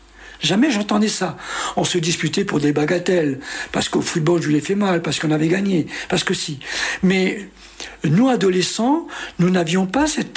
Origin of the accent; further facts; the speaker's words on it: Oran, Oran Province, Algeria; Et puis, il se trouve que mon père, à un certain moment, a eu un HLM. Et nous avons déménagé de La Seigna, et nous sommes allés habiter à Oran, une cité qui s'appelait les Glycines.